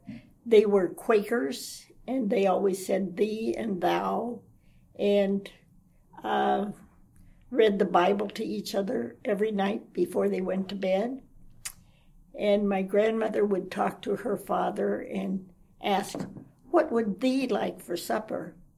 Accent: Massillon, Ohio, United States; born there; Okay, I was born in Massillon, Ohio, February the 7th, 1929.

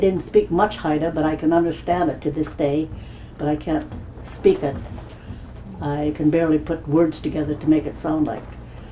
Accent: Ketchikan, Alaska, United States; born there; And I was born in Ketchikan.

